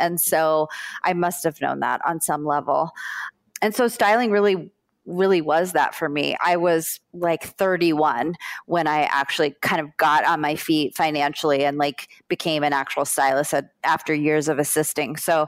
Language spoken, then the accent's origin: English; Florida, United States; You know, I grew up in South Florida.